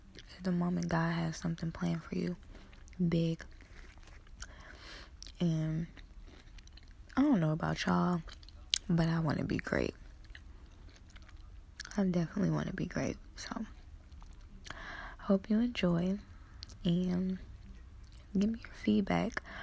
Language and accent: English; Detroit, Michigan, United States; maybe because I'm from Detroit, she from Detroit.